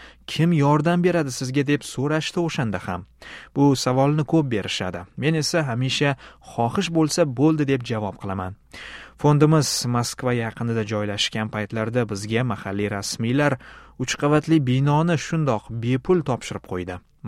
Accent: Gorno-Badakhshan, Tajikistan; O'zim Tojikistonda, Pomirda sovetlarning internatida katta bo'lganman.

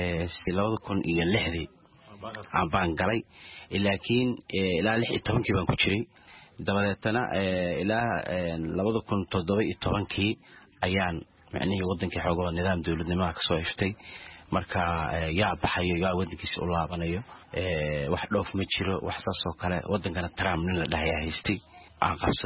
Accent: Mogadishu, Banaadir, Somalia; born there; moved away; magaalada Muqdisho ku dhashay waxaan ka qaxay xamar 2006 aan ka qaxay xilligii dagaalka cadoonkii Ethiopia jiray

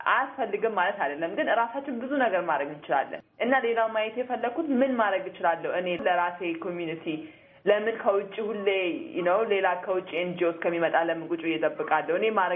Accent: Adama, Oromia, Ethiopia; እኔ ተወልጄ ያደግኩት ናዝሬት ነው። ያደግንበት ሰፈር አራዳ ሰፈር ይባላል እና ይህ ነው ያየሁት ሳድግ። እዛ ምንድን ነው ከድህነት ጋር የሚገናኙ የሶሲዮ ኢኮኖሚክ ችግሮችን እያየሁት ነው ያደግኩት።

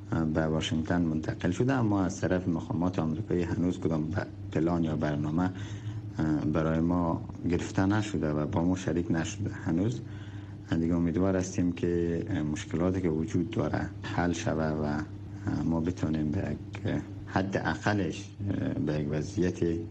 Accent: Afghanistan; ما نیروهای افغان هستیم،

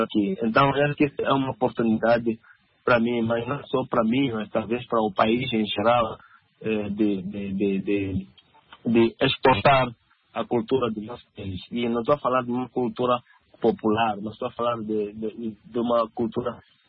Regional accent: Mozambique; moved away as an adult; now in Helsinki, Finland; Eu e o Nelo e Cicildo, Cicildo, somos moçambicanos. Eu estou vivendo aqui em Helsinki

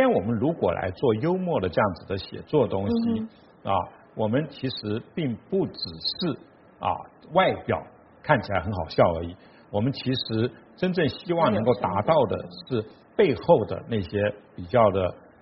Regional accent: Taiwan; 我作为一个台湾人，我们非常骄傲，

